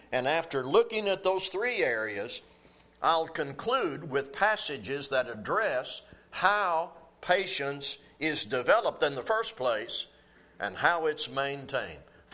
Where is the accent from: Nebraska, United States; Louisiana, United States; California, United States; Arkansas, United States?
Arkansas, United States; We have an expression back where I was raised in Arkansas, and you probably have it here in Texas